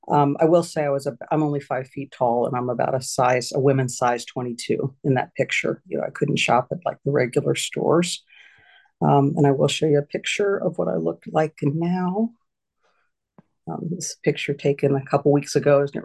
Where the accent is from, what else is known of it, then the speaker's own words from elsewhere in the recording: Cincinnati, Ohio, United States; I grew up in Cincinnati, Ohio. I had two younger brothers